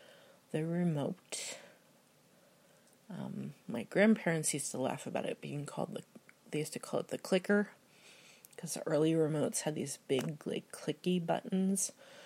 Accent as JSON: {"language": "English", "region": "Midwest", "country": "United States", "said": "Where are you from in the world? I'm from the Midwest, USA."}